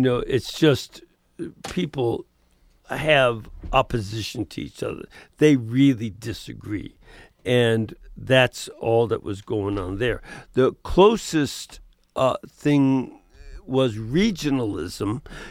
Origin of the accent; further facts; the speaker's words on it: Chicago, Illinois, United States; born there; Well, I was born in Chicago.